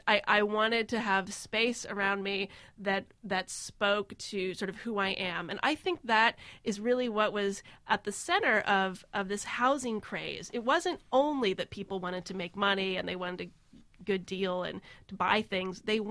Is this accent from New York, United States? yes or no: yes; New York, United States; also born or lived in California; my parents, they had come from the Midwest, and then I was born in California. My father was in school, and then he was in academia for a while, and then moved to the suburbs of New York.